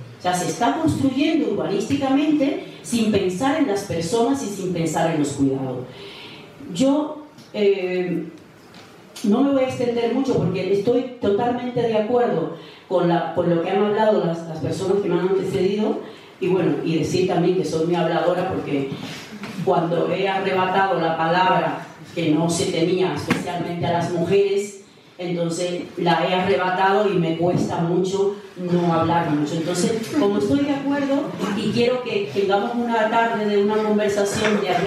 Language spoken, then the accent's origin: Spanish; Dominican Republic; en mi país hay unas casas que se llaman Casas Dominican Shore